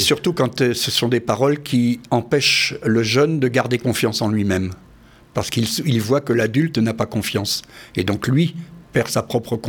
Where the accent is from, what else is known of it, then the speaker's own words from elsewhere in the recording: Brittany, France; je suis natif de ce pays-là, de La Rochefoffée, mais j'ai des acquaintances familiales à Brocéliande et à Paimpont même, d'une part, et puis d'autre part, je vis depuis 45 ans dans le pays des Vallons de Vilaine.